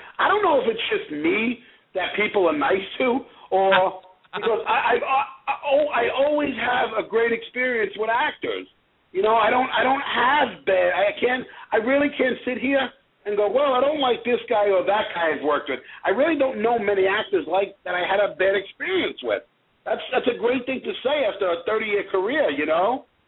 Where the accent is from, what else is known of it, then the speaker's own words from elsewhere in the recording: Bronx, New York, United States; This is based on true stories, events, me growing up in the Bronx.